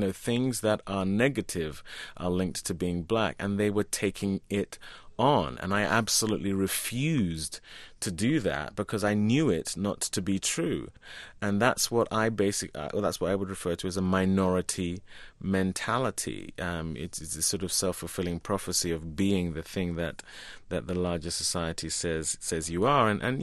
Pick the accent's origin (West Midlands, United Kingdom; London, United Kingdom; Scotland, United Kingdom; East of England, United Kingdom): London, United Kingdom; born or raised there